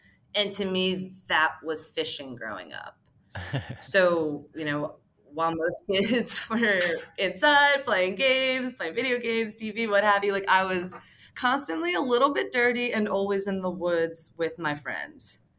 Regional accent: New Jersey, United States; I grew up in North Jersey, which was, for all intents and purposes, like outdoor adjacent. You still got like a little bit of like a suburb feel. It wasn't that close to New York, but also like my backyards were essentially woods.

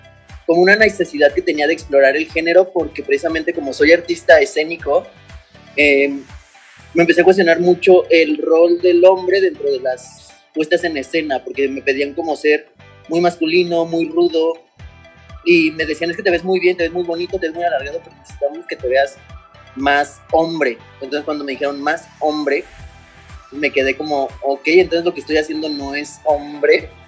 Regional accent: Guadalajara, Jalisco, Mexico; la Universidad de Guadalajara, de aquí de donde soy.

